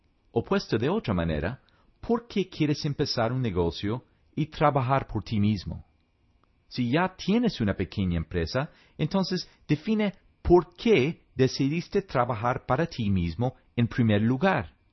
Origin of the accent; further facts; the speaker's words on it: United States; accent: gringo; Spanish is a second language; Así fue como aprendí a hablar español, aunque todavía tengo un acento de gringo.